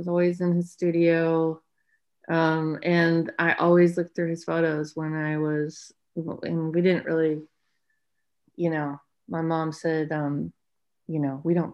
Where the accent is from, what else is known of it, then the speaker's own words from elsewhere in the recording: Los Angeles, California, United States; I grew up in Los Angeles